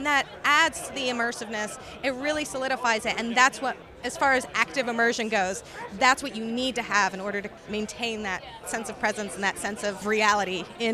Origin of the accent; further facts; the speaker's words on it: Massachusetts, United States; Like, I grew up on the North Shore in Massachusetts, so that rocky sort of beach with the really cold, really intense water is something that I am very familiar with.